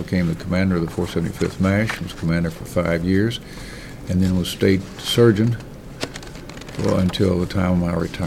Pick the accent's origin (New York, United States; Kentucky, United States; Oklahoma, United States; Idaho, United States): Kentucky, United States; Eminence; also born or lived in Louisville; I was born in Louisville, raised in Eminence, went to Eminence High School